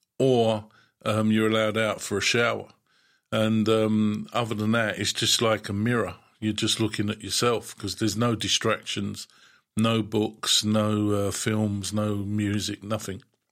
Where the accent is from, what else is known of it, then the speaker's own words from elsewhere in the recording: London, United Kingdom; So I was brought up in London, in the East End of London. And I was baptized a Catholic, but I was never brought up as a Catholic. So I never went to Catholic school, I never went to church.